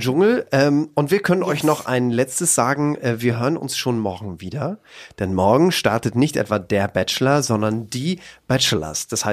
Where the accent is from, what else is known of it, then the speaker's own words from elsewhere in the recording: Lower Saxony, Germany; So sagt man bei uns in Ostfriesland